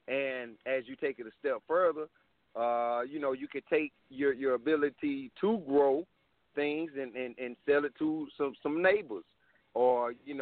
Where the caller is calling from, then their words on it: South Carolina, United States; Uncle Jatinev … I'm calling from South Carolina.